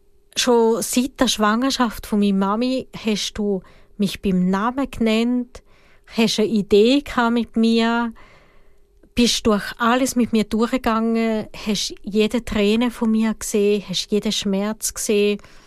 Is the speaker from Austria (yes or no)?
yes; Austria; now in Switzerland; Ich bin jetzt in Österreich aufgewachsen. Zu dem Zeitpunkt habe ich in Wien gelebt.